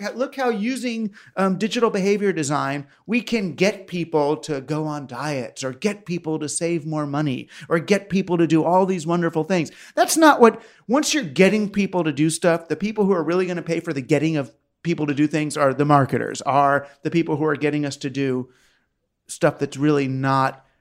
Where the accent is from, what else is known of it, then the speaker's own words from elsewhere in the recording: Queens, New York, United States; also born or lived in Larchmont, United States / Scarsdale, United States; Me, Queens, Larchmont, you know, Scarsdale at the end, as my dad got better jobs.